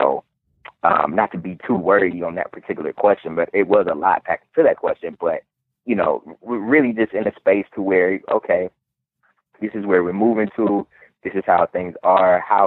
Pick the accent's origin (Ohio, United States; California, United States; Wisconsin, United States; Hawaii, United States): Ohio, United States; Cleveland; one of the committee members of the economic development of the NAACP in my hometown of Cleveland, Ohio.